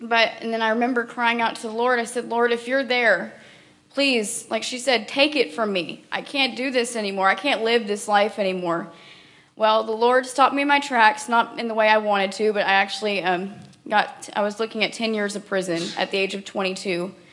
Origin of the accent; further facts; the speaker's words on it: Conway, Arkansas, United States; Like I said … I'm 22 years old. I'm from Conway, Arkansas.